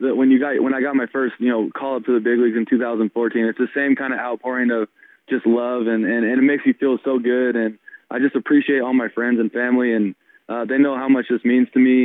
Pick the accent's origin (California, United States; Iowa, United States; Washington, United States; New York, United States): California, United States; San Diego; run out every single day in San Diego and play in front of my hometown, you know, friends, family